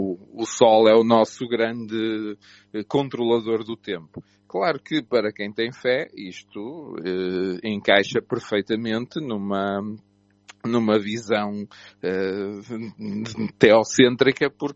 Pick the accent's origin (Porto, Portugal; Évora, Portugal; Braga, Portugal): Braga, Portugal; Bom, eu sou de Braga